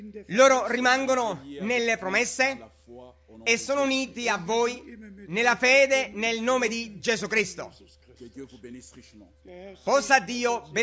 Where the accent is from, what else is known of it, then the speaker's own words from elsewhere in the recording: Kinshasa, DR Congo; Italian is a second language; Io vengo da Kinshasa.